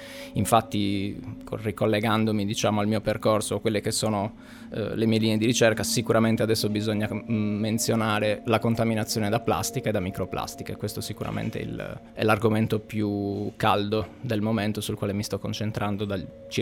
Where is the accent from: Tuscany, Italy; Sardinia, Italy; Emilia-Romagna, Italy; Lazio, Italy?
Sardinia, Italy; Cagliari; Sono cagliaritano dalla nascita e ho vissuto tutta la mia vita pressoché a Cagliari, o perlomeno avendo Cagliari come base.